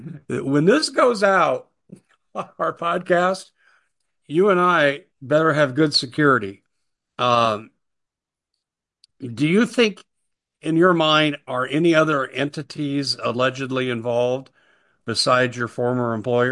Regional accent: Aurora, Colorado, United States; when the TDA gang became exposed in Aurora, which was my hometown, and I have relatives that live there.

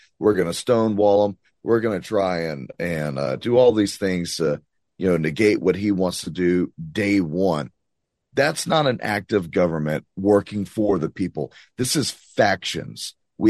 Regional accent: United States; I would like to see that fixed because I'm an American and I live here.

